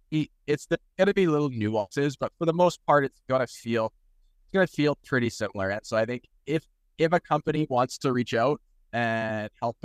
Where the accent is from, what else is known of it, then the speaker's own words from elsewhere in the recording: Canada; now in United States; I don't really feel American, but I don't feel as Canadian as I used to.